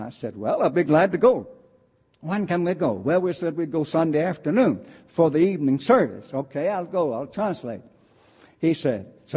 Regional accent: Murray, Kentucky, United States; He even came to Murray, Kentucky, and had the debate, my hometown, in the late 80s of 1800.

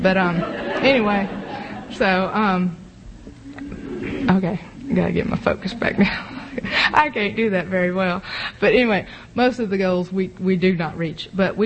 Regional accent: Collierville, Tennessee, United States; we just usually say we're from Memphis because nobody knows where Collierville is.

